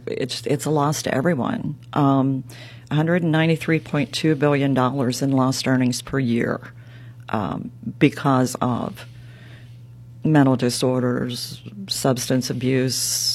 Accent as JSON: {"language": "English", "town": "Fenelton", "region": "Pennsylvania", "country": "United States", "tie": "born or raised there", "said": "I am. Yes, I grew up in the Fenelton area. I went to Carn City High School."}